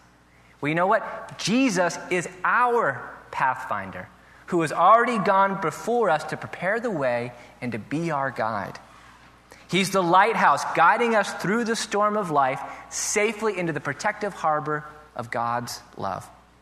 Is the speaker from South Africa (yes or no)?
no; Ireland; I'm Irish. It'll be fine.